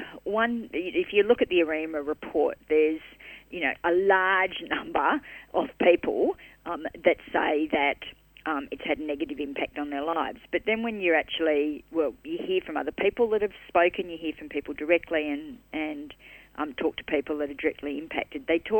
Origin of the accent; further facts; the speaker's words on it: Western Australia, Australia; also the in the Kalgoorlie area in my home state.